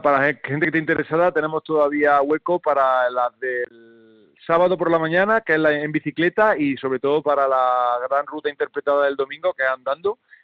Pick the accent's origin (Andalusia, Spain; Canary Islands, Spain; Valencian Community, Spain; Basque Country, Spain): Andalusia, Spain; Los Pedroches es un sitio muy especial, son 17 pueblos, está coronando Andalucía, en el norte de Córdoba